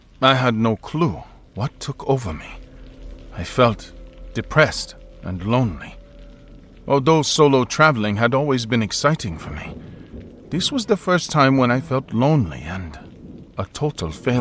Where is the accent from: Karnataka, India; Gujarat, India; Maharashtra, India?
Maharashtra, India; Mumbai; returning to my hometown of Mumbai.